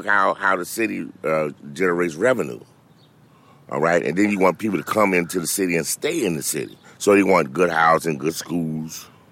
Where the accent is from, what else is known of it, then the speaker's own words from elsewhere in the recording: Little Rock, Arkansas, United States; born there; I was born in Little Rock, Arkansas. Okay, I saw the KKK march, all right?